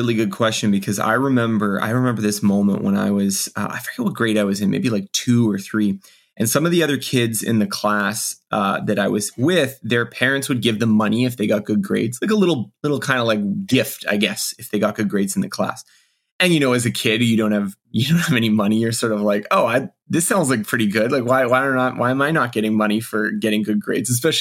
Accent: Canada; I am Canadian, yeah.

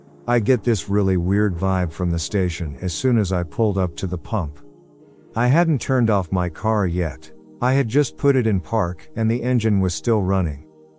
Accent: Seattle, Washington, United States; I'm originally from Seattle. I was driving back to Seattle after visiting family in Bozeman and Billings.

